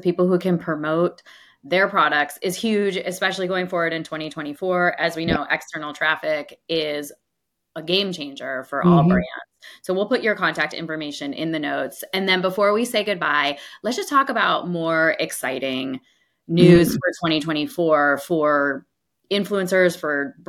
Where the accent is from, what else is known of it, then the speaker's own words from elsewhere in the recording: United States; accent: American; So yeah, if I were to get approved to sell or to do influencer in the UK, are they going to think my American accent is attractive?